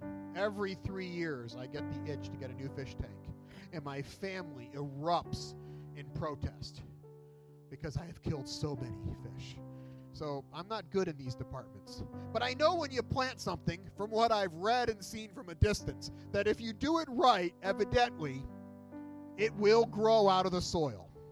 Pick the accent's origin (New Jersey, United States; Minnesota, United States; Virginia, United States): New Jersey, United States; I grew up in New Jersey, which has a bit of smog. And so when I moved to Michigan